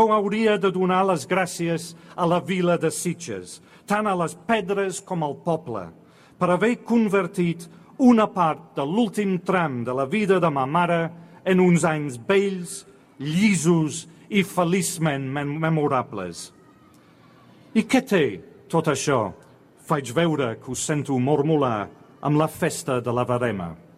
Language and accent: Catalan; London, United Kingdom; Catalan is a second language; Vaig néixer i créixer a Londres.